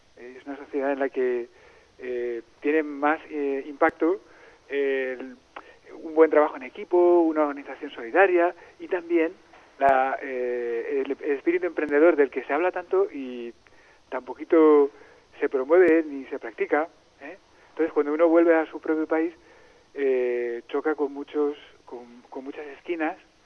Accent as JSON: {"language": "Spanish", "country": "Spain", "said": "Entonces somos 20 docentes españoles."}